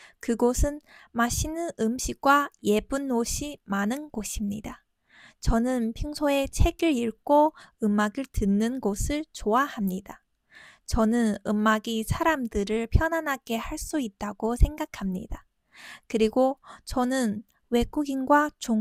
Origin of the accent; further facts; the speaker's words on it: Jilin, China; ，我来自延边朝鲜族自治州，那里是一个有很多美食和漂亮衣服的地方。